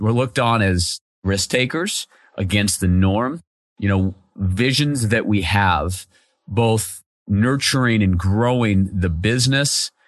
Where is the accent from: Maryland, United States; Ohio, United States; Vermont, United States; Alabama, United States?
Ohio, United States; Cleveland; you know, I grew up in Cleveland, Ohio.